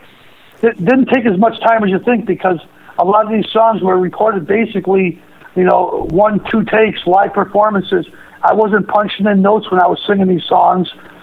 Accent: Chicago, Illinois, United States; And I'm from Chicago. I grew up listening

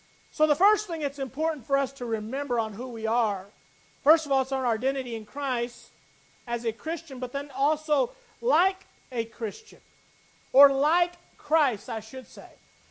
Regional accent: Phoenix, Arizona, United States; born there; First of all, I was born in Phoenix, Arizona, so don't get confused about that.

